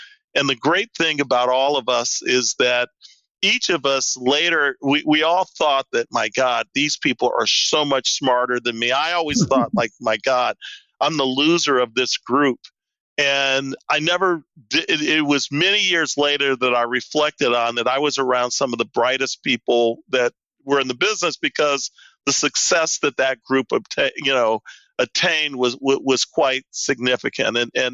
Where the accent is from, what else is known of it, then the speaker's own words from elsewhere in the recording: Detroit, Michigan, United States; Well, I grew up in Detroit, on the west side of Detroit. I'm everything Detroit: Lions, Tigers, Red Wings, Pistons